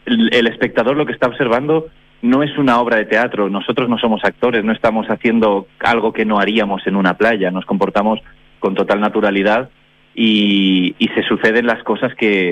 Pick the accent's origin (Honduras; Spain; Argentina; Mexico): Spain; Valencia, Valencian Community; Sí, yo soy de Valencia, de España.